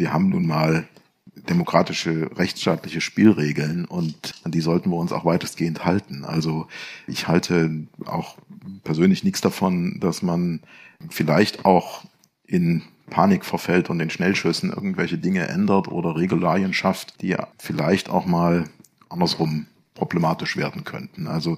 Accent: Thuringia, Germany; als Thüringer würde ich jetzt sagen, tut ihr den Gefallen bitte nicht.

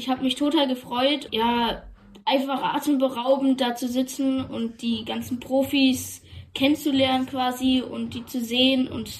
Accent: Germany; wir leben ja in Deutschland, einfach in meiner Heimat

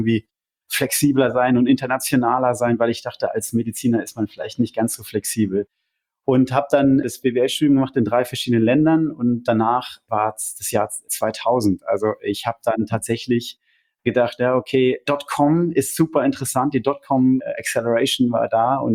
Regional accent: Lemgo, North Rhine-Westphalia, Germany; now in Zurich, Switzerland; Ich wohne in Zürich, am schönen Zürichsee, bin verheiratet, habe 3 Kinder, komme aber, wie man hört, nicht aus der Schweiz, sondern ursprünglich aus Ostwestfalen. Genauer gesagt, Lemgo

